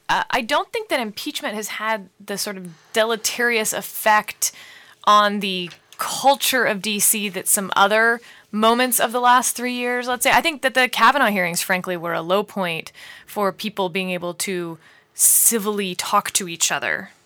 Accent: Houston, Texas, United States; now in Washington, United States; I'm a Texan, so.

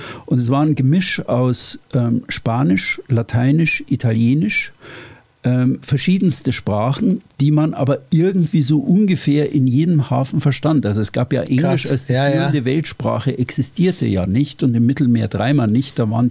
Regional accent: Bavaria, Germany; Also ich bin ja Oberbayer, Geborener und war dann da in Norddeutschland unterwegs.

